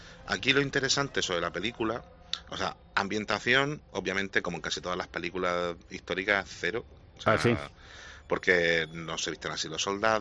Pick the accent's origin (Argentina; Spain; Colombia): Spain; Cartagena, Region of Murcia; yo que vengo de Cartagena, que es donde salió Aníbal con los elefantes y tal